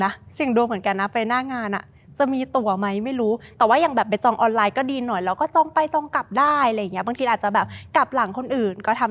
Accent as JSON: {"language": "Thai", "region": "Samut Prakan", "country": "Thailand", "said": "เด็กสมุทรปราการใกล้ๆกรุงเทพก็เลยกะว่าอ่ะไม่ไปละกัน"}